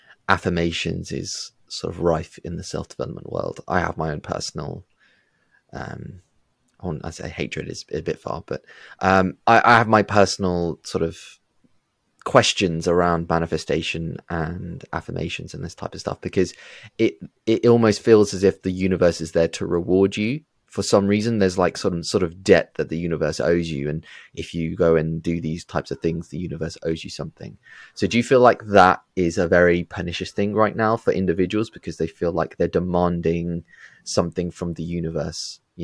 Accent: United Kingdom; growing up in the West, in the UK. But, you know, my family's very deep rooted, like I'm a third generation immigrant.

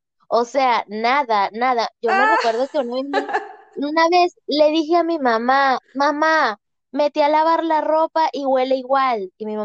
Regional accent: Barquisimeto, Lara, Venezuela; moved away as an adult; also born or lived in Caracas; now in Chile; Yo nací en Barquisimeto y bueno, obviamente viví 21 años en Barquisimeto. Y luego de ahí fue que me mudé a Caracas y bueno, luego 4 años después me vine a Chile.

